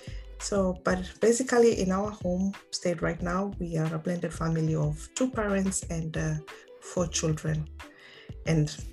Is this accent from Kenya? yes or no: yes; Mombasa, Coast, Kenya; born or raised there; also born or lived in Dubai / Uganda; now in Denmark